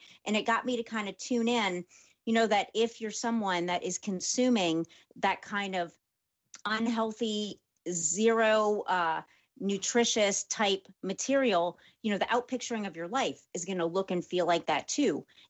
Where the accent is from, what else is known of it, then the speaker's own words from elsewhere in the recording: New Orleans, Louisiana, United States; I love Saints football. They're my team. I'm from New Orleans.